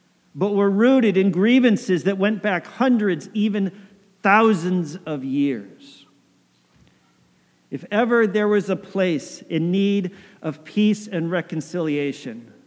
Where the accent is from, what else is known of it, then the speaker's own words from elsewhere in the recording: Connecticut, United States; the pastor of the church that I grew up in Connecticut